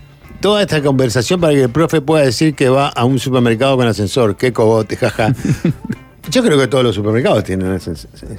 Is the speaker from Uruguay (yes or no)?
yes; Tacuarembó, Uruguay; 44 años y soy de Tacuarembó